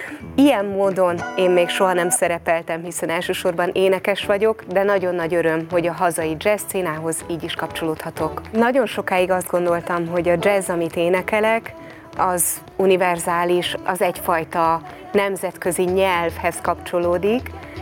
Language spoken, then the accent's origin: Hungarian; Danube Bend, Hungary; konkrétan egy olyan helyen, a Dunakanyarban nőttem föl, ahol hallottam magyar népzenét, táncoltam magyar néptáncokat, de hallottam szerb-horvát tradicionális zenét is, és hallottam még sváb népzenét is